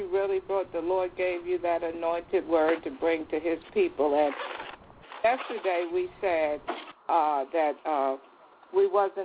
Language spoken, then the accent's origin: English; Trinidad & Tobago; I'm from Trinidad.